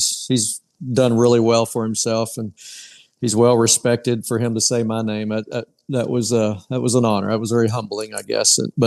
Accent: Texas, United States; Well, to me, I grew up in Texas and I happened to play on a little bitty school.

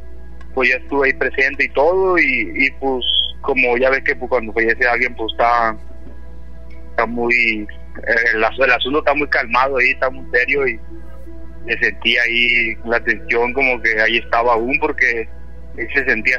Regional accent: Sinaloa, Mexico; now in California, United States; Soy de allá de Sinaloa.

